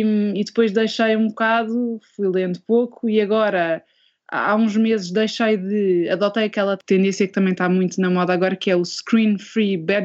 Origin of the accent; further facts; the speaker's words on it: Portugal; moved away; eu já saí de Portugal há 7 anos